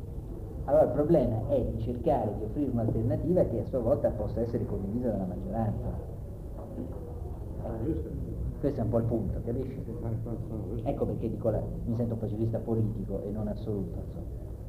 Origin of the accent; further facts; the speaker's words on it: Norway; Italian is a second language; trasferita nel mio paese, perché parlo della Norvegia